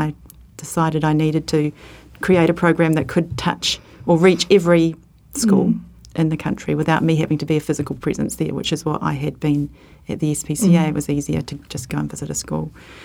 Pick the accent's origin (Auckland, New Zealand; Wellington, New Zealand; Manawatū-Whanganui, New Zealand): Wellington, New Zealand; Titahi Bay; Well, I grew up in Te Tahi Bay